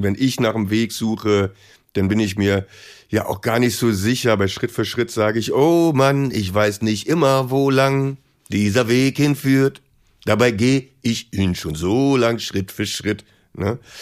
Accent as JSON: {"language": "German", "town": "Bonn", "region": "North Rhine-Westphalia", "country": "Germany", "tie": "born there", "said": "Ich komme sogar aus Bonn, aus dem Venusberg-Krankenhaus"}